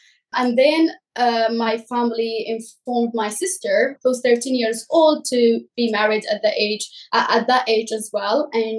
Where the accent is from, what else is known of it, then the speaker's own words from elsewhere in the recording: Yemen; now in United Kingdom; I'm from Yemen. I live in the UK.